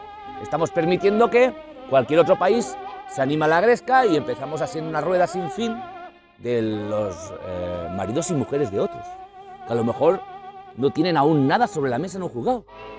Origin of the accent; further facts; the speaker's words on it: Spain; Vaya, yo soy de España, claro.